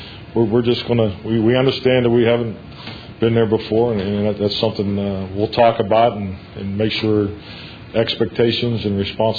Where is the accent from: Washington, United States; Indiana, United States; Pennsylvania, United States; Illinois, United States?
Pennsylvania, United States; Pittsburgh; I mean, I think Pittsburgh. I'm proud of my hometown. I grew up the right way, so.